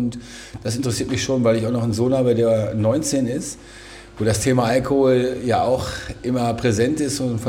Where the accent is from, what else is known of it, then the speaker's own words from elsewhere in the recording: Bad Gandersheim, Lower Saxony, Germany; Ich komme aus Bad Gandersheim, bin 52 Jahre alt, verheiratet, 2 Kinder.